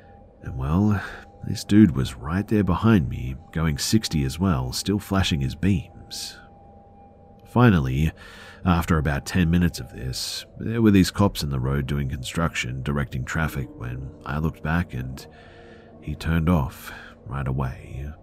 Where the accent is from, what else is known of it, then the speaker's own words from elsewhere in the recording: California, United States; also born or lived in Atlanta, United States; So, I'm from California, but me and my family lived in Atlanta for about 2 years, from 15 to 17 years old.